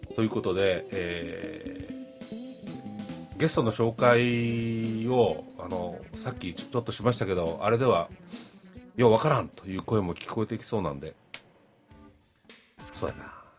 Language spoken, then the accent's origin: Japanese; Kyoto, Japan; 地元京都の建設屋の目から見た元気なまちづくり人のご紹介